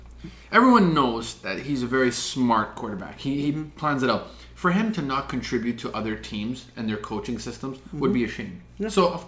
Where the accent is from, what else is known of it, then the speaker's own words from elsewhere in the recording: Toronto, Ontario, Canada; because I'm from Toronto.